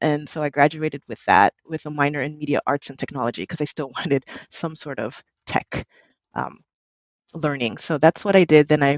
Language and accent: English; San Diego, California, United States; Born and raised in San Diego, I'm a career changer.